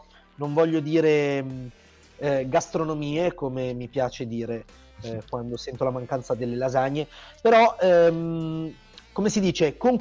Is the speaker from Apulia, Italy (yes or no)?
no; Vercelli, Piedmont, Italy; io sono originario di Vercelli, che non è portuale, anche se ha un sacco di mare a cubetti, come si può dire, per i non abitanti della zona delle risaie